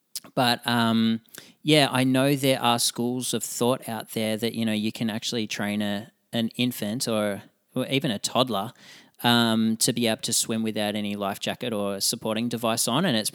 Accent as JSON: {"language": "English", "country": "Australia", "tie": "born or raised there", "said": "especially growing up in Australia. Like, everybody grows up by the ocean or there's a swimming pool in somebody's backyard."}